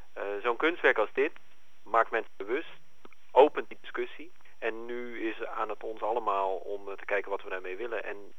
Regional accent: Netherlands; now in Japan; we als Nederlander vrij nuchter zijn.

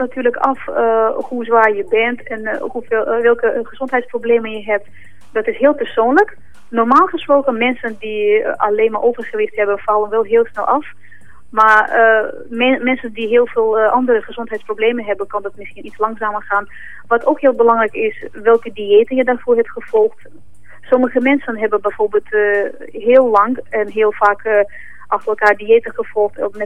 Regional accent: Grozny, Chechnya, Russia; Ja, ik kom uit het Oostblok, inderdaad. Uit Tsjetsjenië, uit Grozny.

